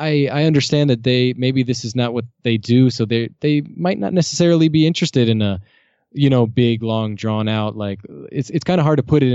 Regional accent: Florida, United States; I mean, I'm from Florida and there's a lot of, it's a big retirement community.

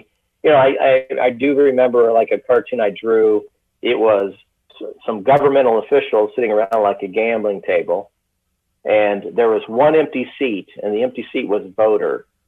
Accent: Danville, United States; I just graduated from high school in my hometown newspaper. The editor was Bob Piercy, the Danville Gazette.

